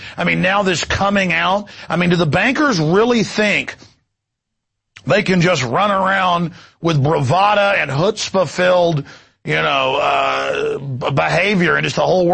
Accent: Texas, United States; I'm from Texas. I'm above the law.

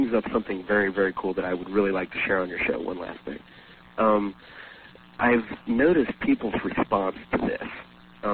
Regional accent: Wichita, Kansas, United States; I come originally from Wichita, Kansas.

